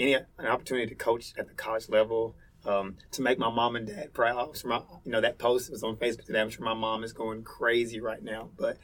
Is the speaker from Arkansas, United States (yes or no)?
yes; Gosling, Arkansas, United States; And I grew up in Gosling, Arkansas, which is a little more Northeast Arkansas.